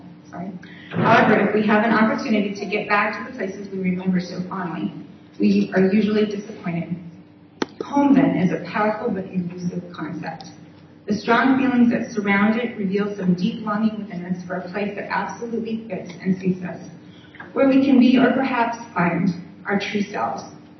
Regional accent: Jerusalem, Jerusalem District, Israel; I was born and raised in Jerusalem to a Swiss mother and an American father. A foreigner amongst Israelis and Palestinians, a Christian amongst Jews and Muslims, a Protestant amongst a small majority of Catholics

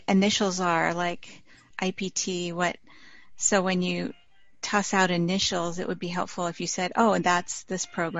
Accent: Bellingham, Washington, United States; So I'm from Bellingham, Washington, up in the Pacific Northwest

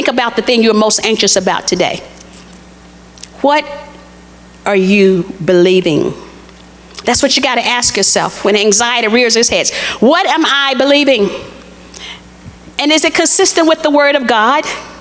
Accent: Texas, United States; For instance, when I was growing up in Texas, it was not dark-skinned girls didn't get any advantages.

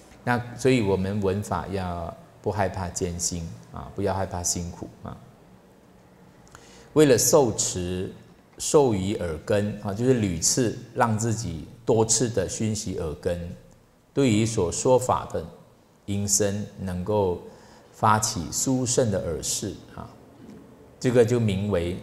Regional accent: Sabah, Malaysia; moved away as an adult; also born or lived in Kuala Lumpur; 那我出生的地方是在东马沙巴这边，婆罗洲这边

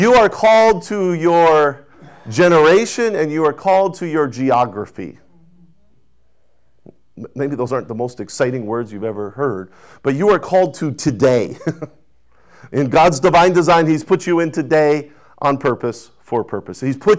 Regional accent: Ellendale, North Dakota, United States; I grew up in Ellendale, North Dakota. I was there from the second grade to eighth grade.

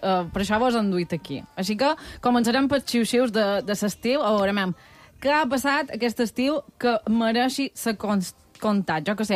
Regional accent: Bunyola, Balearic Islands, Spain; Que són les festes de Bunyola del meu poble.

